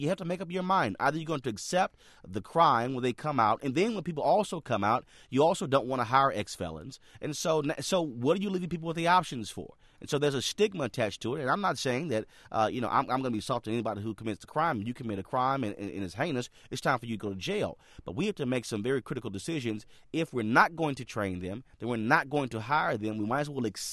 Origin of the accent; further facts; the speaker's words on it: Texas, United States; look, I'm born and raised in Texas